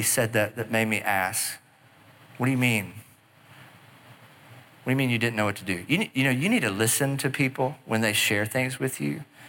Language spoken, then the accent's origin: English; Oklahoma, United States; I grew up in Oklahoma. Like, we lived out in the country.